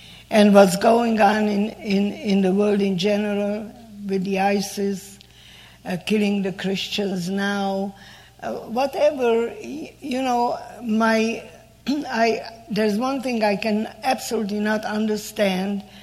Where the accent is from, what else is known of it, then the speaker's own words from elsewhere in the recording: Czechia; I was raised in Czechoslovakia.